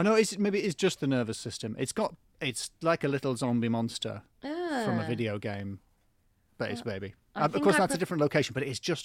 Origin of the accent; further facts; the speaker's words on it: North East England, United Kingdom; now in London, United Kingdom; I'm not from London. I'm from the northeast of England. Where real people come from, and didn't like it there, so I moved to London.